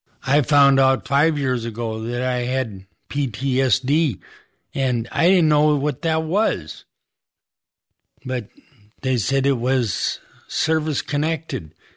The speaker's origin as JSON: {"language": "English", "town": "Kenmore", "region": "North Dakota", "country": "United States", "tie": "born or raised there", "said": "I was born in Kenmore, North Dakota. It's a small community northwest of Minot, about 50 miles. I grew up on a farm and we had milk cows."}